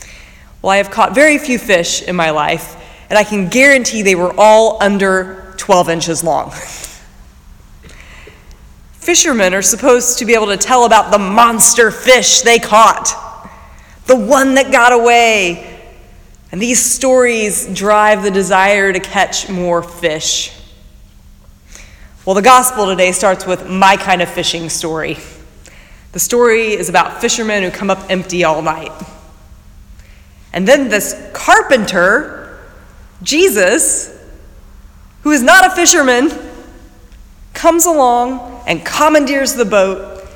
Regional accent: Indiana, United States; My grandpa would take my sister and me out to big fishing ponds near where I grew up in Indiana, and we'd catch bass and bluegills, clean them, and fry them up for supper.

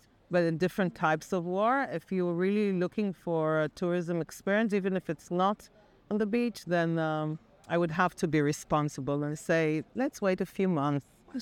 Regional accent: Jerusalem, Jerusalem District, Israel; born there; English is a second language; also born or lived in Tel Aviv; I was born in Jerusalem, fifth generation. I lived in Tel Aviv and I moved to the Galilee. I live in an off-the-grid village called Kleel.

